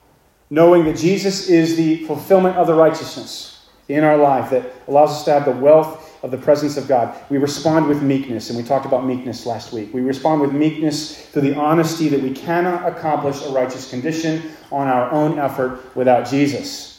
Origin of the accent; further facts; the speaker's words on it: Los Angeles, California, United States; When I was a kid, I grew up in Los Angeles in a big city. I hardly knew what a tree was. We had palm trees and we had cactus.